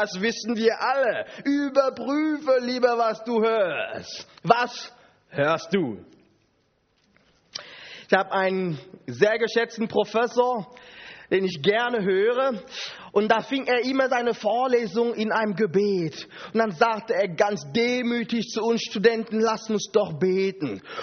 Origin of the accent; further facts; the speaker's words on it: Cameroon; now in Germany; ich komme aus Kamerun.